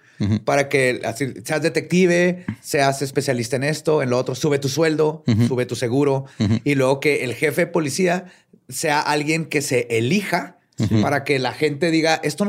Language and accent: Spanish; Mexico; como mexicanos